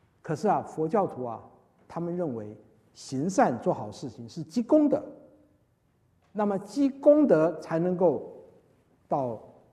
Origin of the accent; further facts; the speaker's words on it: China; 我们中国人叫一甲子的功力，对不对？